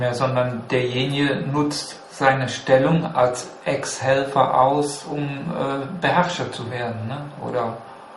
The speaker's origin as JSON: {"language": "German", "country": "Germany", "said": "irgendwie sehe ich mich eigentlich selber lieber als Mitteleuropäer anstelle als Deutscher."}